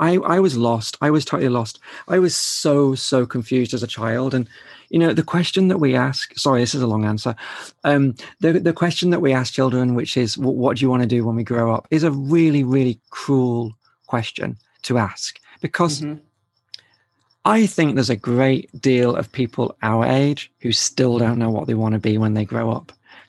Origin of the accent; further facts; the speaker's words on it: North West England, United Kingdom; So I was born in South Cheshire, which is a county in England. And so, you know, my first sort of decade was there. I lived in the countryside, lived in a house in, you know, at the end of a lane, with fields all around